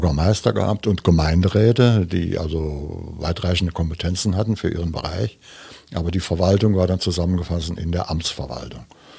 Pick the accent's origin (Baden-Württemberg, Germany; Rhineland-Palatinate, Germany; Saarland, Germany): Saarland, Germany; St. Wendel; ich bin mittlerweile 75 Jahre alt, bin ein richtiger St. Wendler, manche sagen Coburger, habe eigentlich immer gerne in meiner Heimat mitgewirkt, wenn es irgendwie erforderlich war. Ich bin auch in St. Wendel zur Schule gegangen